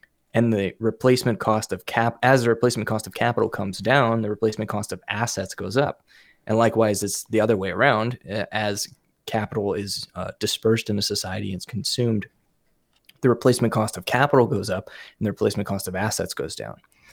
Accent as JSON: {"language": "English", "country": "United States", "said": "And I talk about America because it's what I know, right? Because I'm American."}